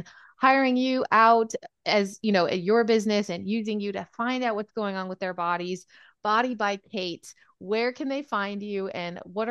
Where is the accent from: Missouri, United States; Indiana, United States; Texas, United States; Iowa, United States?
Indiana, United States; born there; We're here in Georgia, and actually I was born in Indiana.